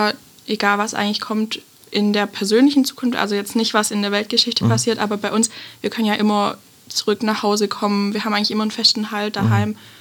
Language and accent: German; Horb, Baden-Württemberg, Germany; dass halt Horb meine Heimatstadt ist